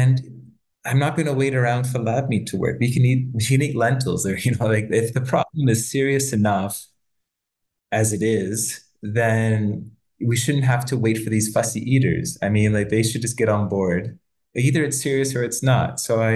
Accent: Canada; You know, I'm Canadian.

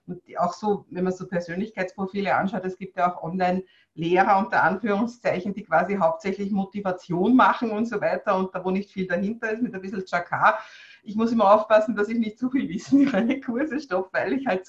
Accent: Vienna, Austria; Naja, ich bin halt am Stadtrand von Wien groß geworden

